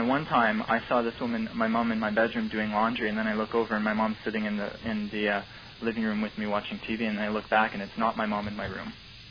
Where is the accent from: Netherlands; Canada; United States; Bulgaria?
Canada; I'm only a Canadian.